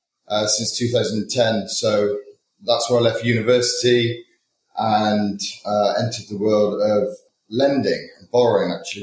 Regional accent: Bristol, South West England, United Kingdom; now in London, United Kingdom; I was originally from Bristol

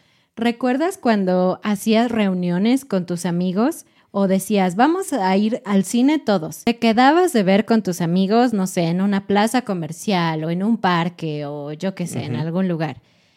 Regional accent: Mexico; como somos conocidos los mexicanos

